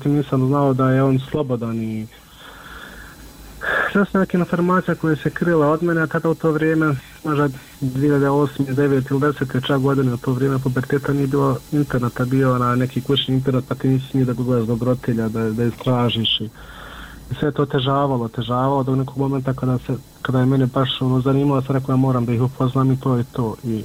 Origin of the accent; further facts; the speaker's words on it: Miljevina, Republika Srpska, Bosnia & Herzegovina; mi smo svi gore iz Miljevine